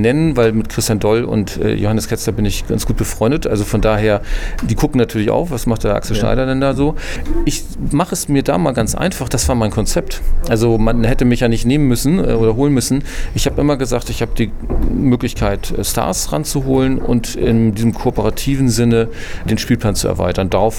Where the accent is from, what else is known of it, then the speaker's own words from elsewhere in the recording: Hamburg, Germany; also selbst ich als Hamburger habe es verstanden